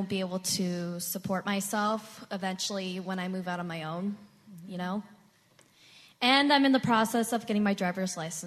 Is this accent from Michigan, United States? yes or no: yes; Kalamazoo, Michigan, United States; Southwest Michigan. Kalamazoo, baby! Yeah. Yeah.